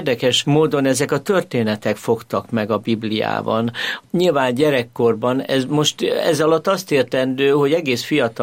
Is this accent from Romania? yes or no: no; Budapest, Hungary; Óbudán, Óbuda peremén nőttem fel, a szüleim értelmiségiek voltak